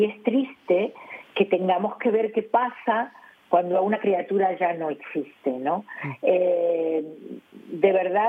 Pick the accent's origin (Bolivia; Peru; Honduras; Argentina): Argentina; now in Spain; Argentina me duele, por supuesto, como la tierra donde me crié. Y bueno, pasé mi infancia